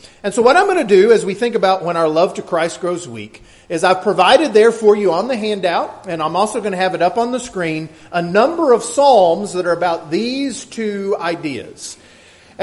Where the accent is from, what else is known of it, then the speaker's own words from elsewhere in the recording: Texas, United States; moved away as an adult; I grew up in West Texas, out near Lubbock, 60 miles east of Lubbock, just off the Cap Rock. And I didn't learn how to swim until I was 18 years old and I moved to Florida